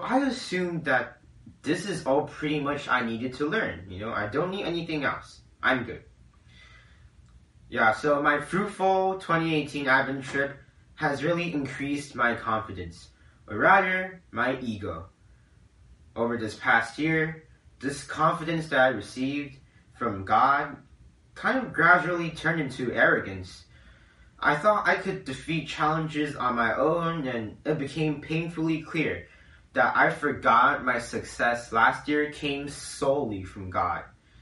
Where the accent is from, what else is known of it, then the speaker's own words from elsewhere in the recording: Taipei, Taiwan; I'm from Taipei, Taiwan.